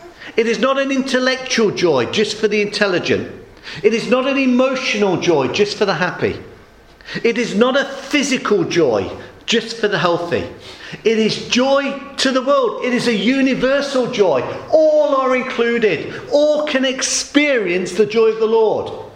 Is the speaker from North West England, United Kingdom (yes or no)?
no; Southampton, South East England, United Kingdom; I come from Southampton.